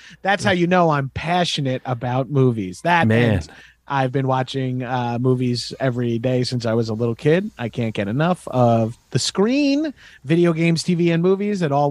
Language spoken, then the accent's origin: English; Long Island, New York, United States; I'm from Long Island, New York.